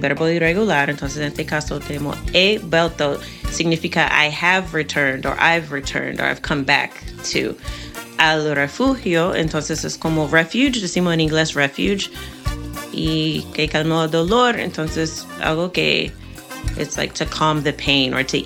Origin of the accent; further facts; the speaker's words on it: United States; growing up in America, but having, you know, being of African descent, we have this weird feeling that we came from somewhere else, but we don't know where.